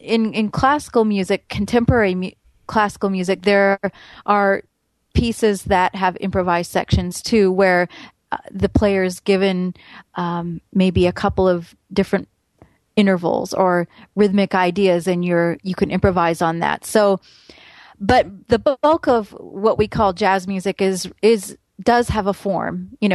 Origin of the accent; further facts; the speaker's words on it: Canada; Well, I grew up in Canada